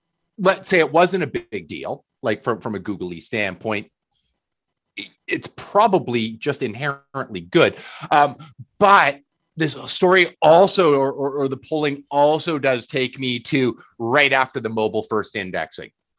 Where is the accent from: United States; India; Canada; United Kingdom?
Canada; As a Canadian, of course, I'm like, yeah, that tracks.